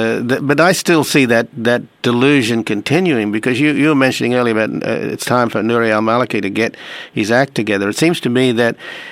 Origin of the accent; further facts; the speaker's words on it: Australia; I'm originally from Australia.